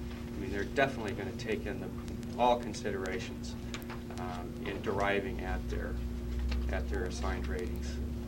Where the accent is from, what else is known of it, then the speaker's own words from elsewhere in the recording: Washington, United States; My home state of Washington was a AA and they're an A rated now.